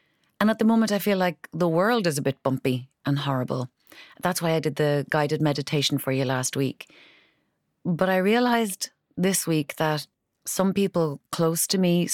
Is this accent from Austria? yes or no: no; Ireland; as an Irish person and definitely as an Egypt, I find it very difficult to take praise